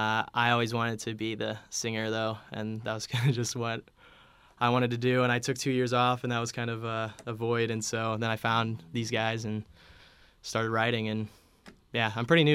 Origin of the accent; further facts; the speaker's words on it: Bloomington, United States; Well, I'm from Bloomington originally